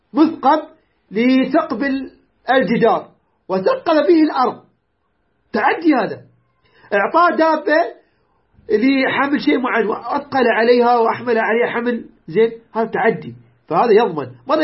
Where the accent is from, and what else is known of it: Iraq